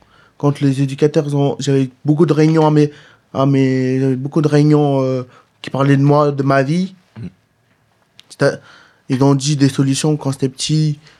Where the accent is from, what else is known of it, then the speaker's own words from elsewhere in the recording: Nîmes, Occitanie, France; quand c'était mon enfance à Le Mans et ma naissance, tout mon enfance à Nîmes. Je suis né à Nîmes.